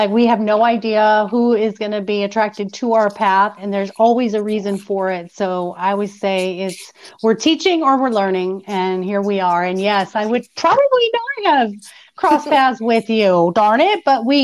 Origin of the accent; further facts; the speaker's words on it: Glendale, Arizona, United States; also born or lived in Germany; now in Austin, United States; I grew up in Arizona, Glendale, Arizona, specifically.